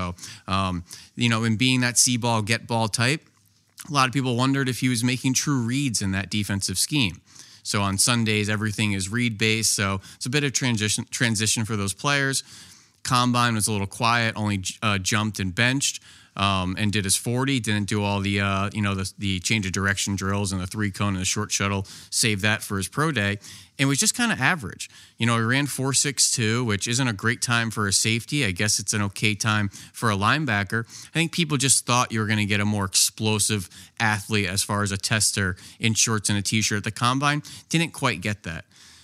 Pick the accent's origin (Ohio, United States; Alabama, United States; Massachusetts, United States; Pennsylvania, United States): Pennsylvania, United States; I'm from the Poconos, went to Pocono Mountain.